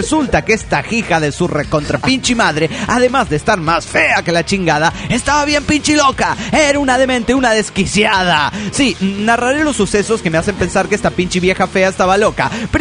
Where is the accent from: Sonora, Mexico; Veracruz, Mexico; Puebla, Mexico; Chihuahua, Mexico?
Chihuahua, Mexico; Parral; de Parral de Chihuahua, México.